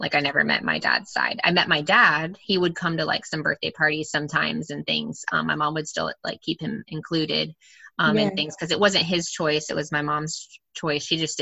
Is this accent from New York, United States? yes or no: no; Port Orange, Florida, United States; I grew up here in Port Orange when I was, like, I was born here in Daytona.